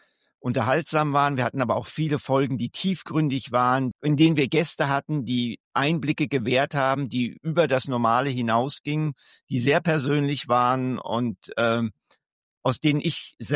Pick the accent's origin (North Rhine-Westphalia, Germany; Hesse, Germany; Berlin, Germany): Hesse, Germany; Um Gottes Willen, ich bin ja Hesse.